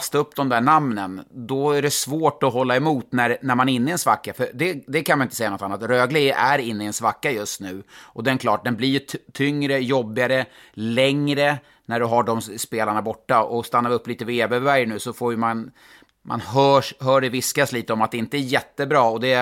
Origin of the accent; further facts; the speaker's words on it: Stockholm County, Sweden; also born or lived in Värmland; det borde vara svårare för mig som halvt värmlänning, helt stockholmare tänkte jag säga